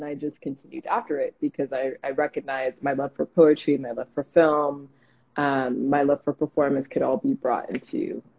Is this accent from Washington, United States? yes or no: yes; Seattle, Washington, United States; I'm from Seattle, Washington, the Pacific Northwest.